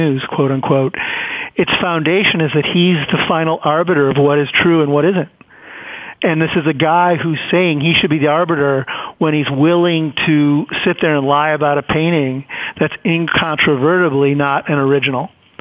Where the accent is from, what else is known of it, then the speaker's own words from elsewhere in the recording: Chicago, Illinois, United States; I grew up in Chicago.